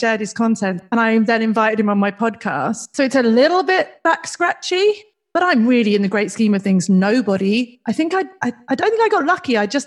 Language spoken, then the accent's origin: English; United Kingdom; now in Australia; I'm a British person living in Australia